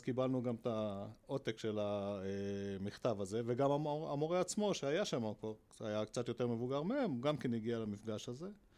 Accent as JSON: {"language": "Hebrew", "town": "Nof HaGalil", "region": "Northern District", "country": "Israel", "tie": "born or raised there", "said": "אז נולדתי בנצרת עילית, שלאחרונה שינו את שמה לנוף הגליל. אבל אנחנו ילידי נצרת עילית."}